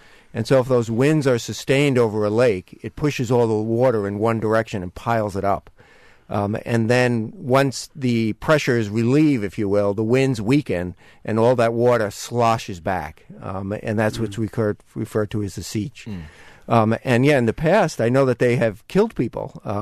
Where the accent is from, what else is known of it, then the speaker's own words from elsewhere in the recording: New York, United States; accent: New York; Given my New York accent, I could easily blame it on that.